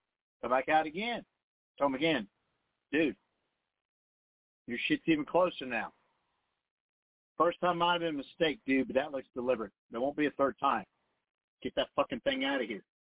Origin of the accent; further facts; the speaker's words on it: Dayton, Ohio, United States; especially in my case, where I grew up in East Dayton